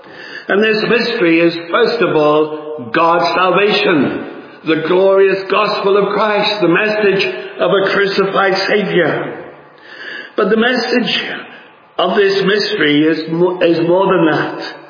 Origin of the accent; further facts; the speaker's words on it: Northern Ireland, United Kingdom; also born or lived in Newcastle upon Tyne; I was brought up in Northern Ireland, although I wasn't born there. I was born in Newcastle on Tyne. But we went to a large Brethren church